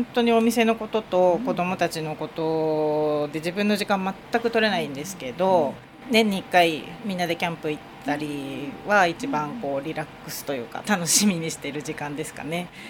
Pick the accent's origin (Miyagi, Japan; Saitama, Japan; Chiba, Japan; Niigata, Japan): Saitama, Japan; now in Fujisawa, Japan; 私は逆に地元埼玉県で、こちらには2004年から藤沢市民になったんですけど